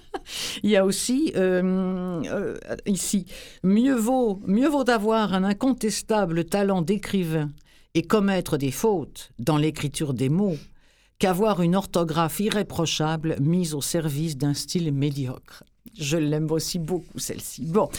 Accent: France; now in Canada; en tant que Française, moi, lorsque je suis arrivée ici, bien sûr, ça fait maintenant 27 ans que je suis installée

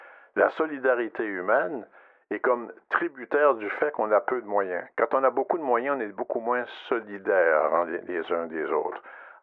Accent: Quebec, Canada; On présente les sondages chez nous au Québec comme des scores de parties de hockey

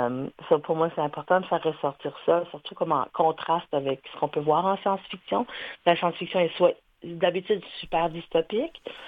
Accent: Halifax, Nova Scotia, Canada; moi, je viens d'Halifax. C'est sûr que c'est ces mélanges de langues-là font partie de mon entourage, mais c'est pas ma langue à moi, exactement. La mienne n'a pas de nom. Je viens d'Halifax.

